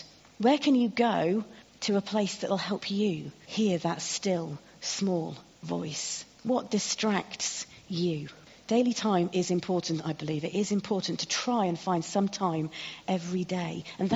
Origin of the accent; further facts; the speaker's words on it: Sheffield, Yorkshire and the Humber, United Kingdom; There are some hills. They're not really hills. I'm from Sheffield. They're not hills.